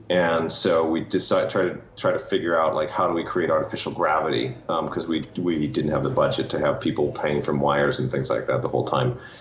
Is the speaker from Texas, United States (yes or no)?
no; Minnesota, United States; we grew up in Minnesota, and there was no entertainment business there really to speak of.